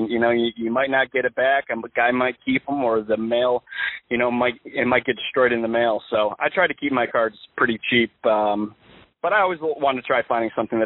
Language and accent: English; Connecticut, United States; actually saw him, you know, play growing up in Connecticut, and was able to see him with the New Britain Rockcats